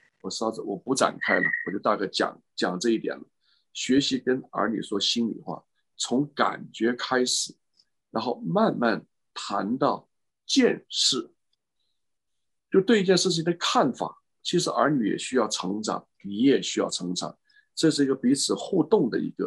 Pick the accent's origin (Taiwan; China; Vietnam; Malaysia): China; 这个特别我们中国人这方面注意的不够